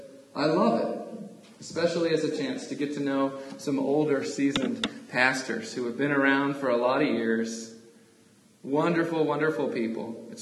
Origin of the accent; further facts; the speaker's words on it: Salinas, California, United States; he was one of my best friend's pastors growing up in Salinas, California.